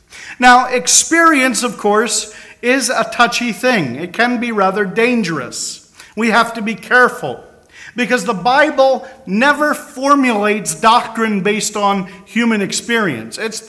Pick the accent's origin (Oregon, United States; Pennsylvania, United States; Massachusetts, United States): Pennsylvania, United States; Today in my home state of Pennsylvania, some student went into a high school and cut a number of other fellow students with a knife.